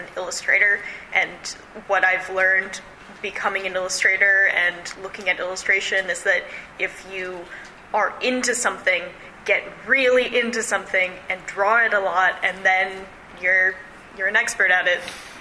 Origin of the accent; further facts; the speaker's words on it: Boston, Massachusetts, United States; Can I say, I was, I'm from Boston